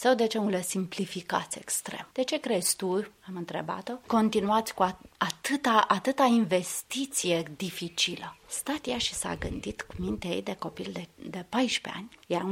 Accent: Romania; Eu sunt româncă, am adus un pic de latinitate, un pic de culoare.

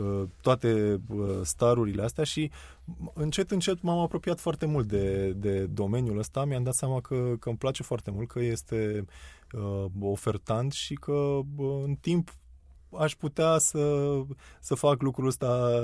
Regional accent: Romania; noi suntem români, acum e revelionul nou, ne place să stăm liniștiți acasă

